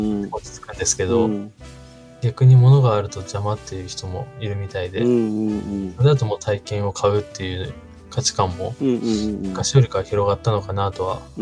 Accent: Gifu, Japan; born there; 生まれは僕岐阜なんですけど

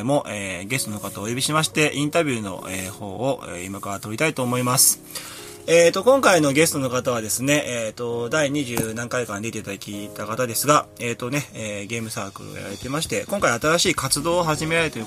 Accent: Kitanagoya, Aichi, Japan; 北名古屋市ですね。名古屋市の、近郊にあります、都市の北名古屋市。私のね、もともと生まれ故郷の地元になっておりますが、

